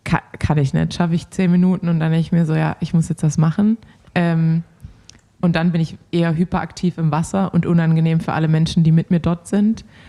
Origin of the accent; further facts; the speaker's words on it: Baden-Württemberg, Germany; Das kann ich natürlich als Schwabe nicht machen.